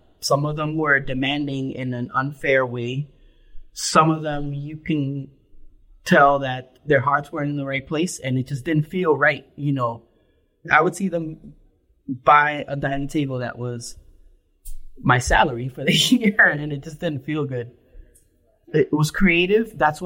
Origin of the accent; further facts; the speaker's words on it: Puerto Rico; I came from Puerto Rico with a violin, and I had to drop that right away because I thought somebody's going to break it over my head.